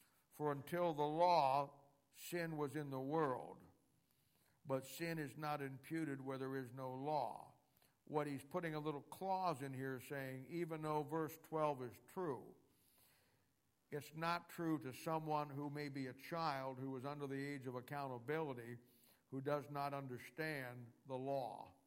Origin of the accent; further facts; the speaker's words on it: Ohio, United States; I know I'm from Ohio. I'm going to be voting for Cincinnati.